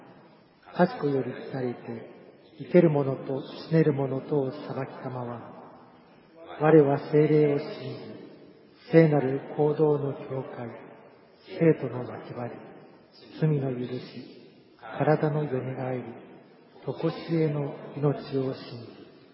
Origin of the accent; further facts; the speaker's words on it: Higashimurayama, Tokyo, Japan; ちなみに私は東村山出身でございます。御田町でございます。